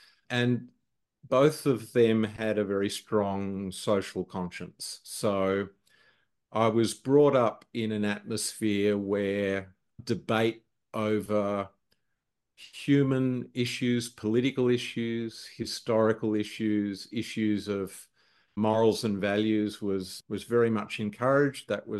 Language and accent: English; Canberra, Australian Capital Territory, Australia; also born or lived in Singapore; So I was born in Canberra and I still live in Canberra, but I've spent periods of my life away, including when I was very young. We spent as a family a couple of years living in Singapore.